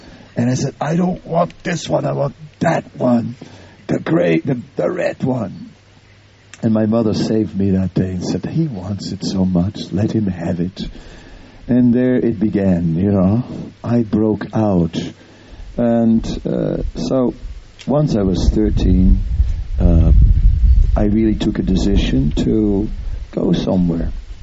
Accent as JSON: {"language": "English", "country": "Netherlands", "second_language": "English", "said": "well, I'm from the Netherlands"}